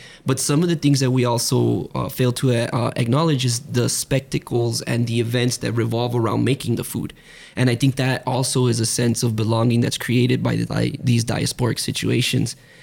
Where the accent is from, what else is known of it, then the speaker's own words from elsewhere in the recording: El Paso, Texas, United States; Somebody born and raised in El Paso, we don't really see the outside world as much as we do while we live here.